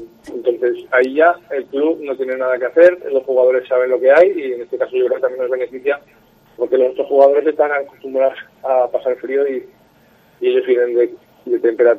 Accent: Huesca, Aragon, Spain; Pero pues somos de Huesca y la verdad es que orgulloso, no, orgullosísimo

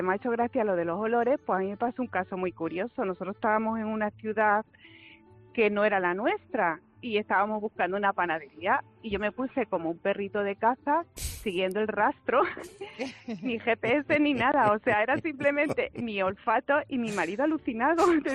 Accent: Plasencia, Extremadura, Spain; Soy de Plasencia

